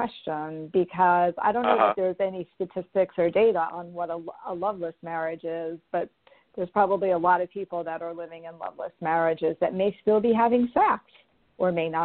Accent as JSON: {"language": "English", "region": "New York", "country": "United States", "tie": "born or raised there", "said": "I grew up in New York and lived on the East Coast most of my life."}